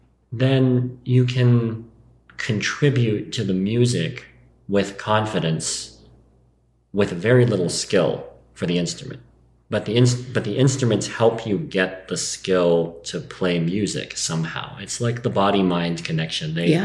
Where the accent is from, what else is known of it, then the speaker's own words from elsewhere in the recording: Santa Fe, New Mexico, United States; because I grew up here in Santa Fe, and one of my big insecurities as a teenager that caused a lot of my anger was resentment around being adopted